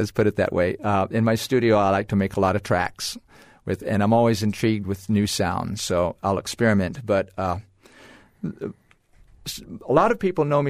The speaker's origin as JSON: {"language": "English", "town": "Immokalee", "region": "Florida", "country": "United States", "tie": "born or raised there", "also_born_or_lived": "Bradenton", "said": "I was a little boy out there in the Everglades. First few years of my life, although I was born in Bradenton, my folks were farmers out there in Immokalee and Felda."}